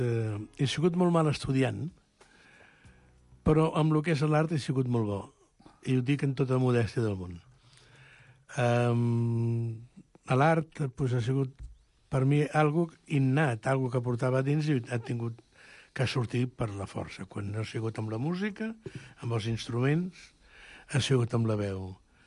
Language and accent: Catalan; Catalonia, Spain; jo no sóc argentí, que sóc català